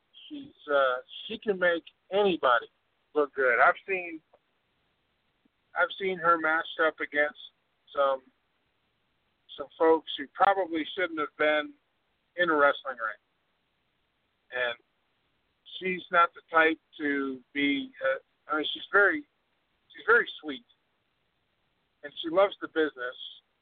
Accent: Michigan, United States; You know, I grew up in Michigan. I didn't grow up in Texas.

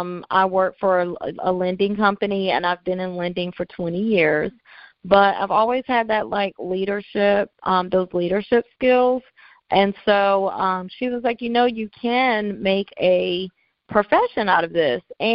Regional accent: Raleigh, North Carolina, United States; So, yeah, I'm actually from Raleigh. It's actually very unique right now. It's very rare to even be a Raleigh native.

